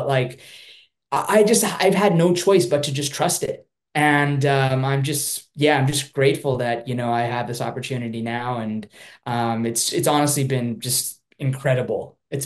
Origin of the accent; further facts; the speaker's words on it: South Africa; born there; I was born in South Africa. There's five generations of my family there.